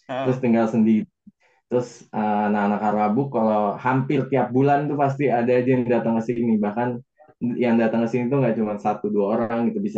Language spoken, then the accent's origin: Indonesian; Indonesia; hampir mirip-mirip sama kota asal aku di Indo